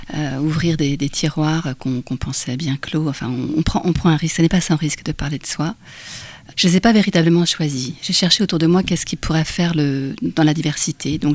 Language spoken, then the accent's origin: French; Rennes, Brittany, France; Alors, je suis originaire de Rennes et j'ai vécu plus d'une vingtaine d'années, effectivement, à l'ouest de Rennes. Il se trouve que je viens juste de déménager, mais bon, je sors de la campagne, voilà, profonde.